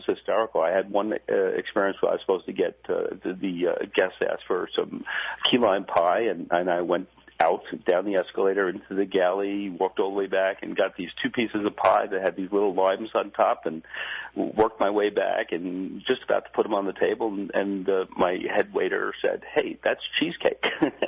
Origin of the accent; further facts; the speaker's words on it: New Jersey, United States; he made fun of the fact that I said I was from Jersey